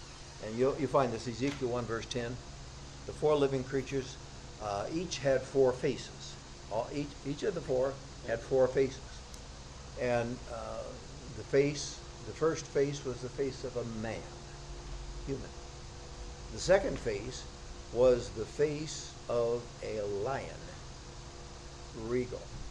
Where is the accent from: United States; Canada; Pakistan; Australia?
United States; I'm American, I'm Scottish.